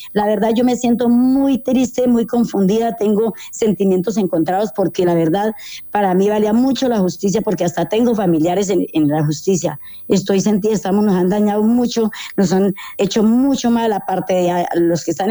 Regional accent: Colombia; Somos colombianos y nuestros departamentos es igual que si fuera el Meta.

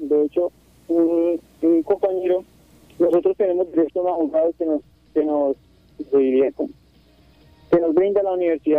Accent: Guaviare, Colombia; todos los documentos que cobijan que nosotros somos del departamento de Guaviare y que somos estudiantes

